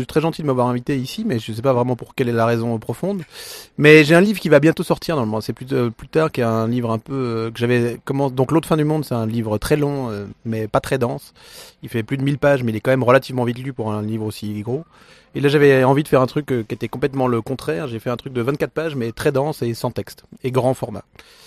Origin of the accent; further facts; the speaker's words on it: Switzerland; En 97, vu que je suis suisse